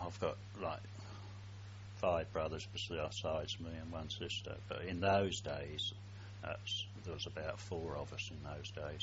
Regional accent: Witham, East of England, United Kingdom; I was born in Witham, Essex.

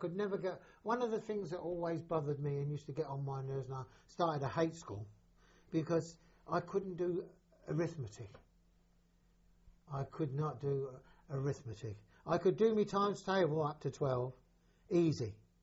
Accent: Dagenham, London, United Kingdom; I'm a Londoner boy. I said, I come from Dagenham, yeah. But I said, my dad comes from here. My dad come from here. And my mother was a Yorkshire woman.

